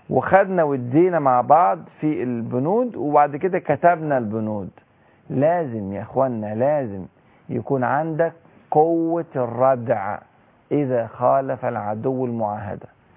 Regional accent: Egypt

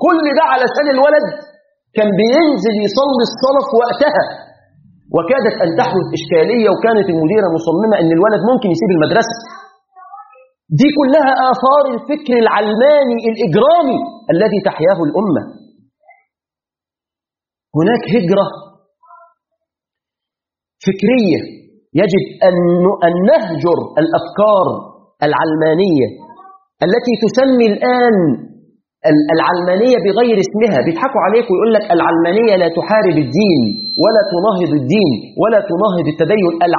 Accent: Mansoura, Dakahlia, Egypt

